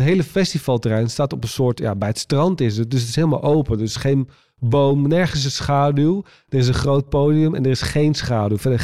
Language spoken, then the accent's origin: Dutch; Waddinxveen, South Holland, Netherlands; Maar toen woonde ik nog in Waddinxveen, waar ik vandaan kom.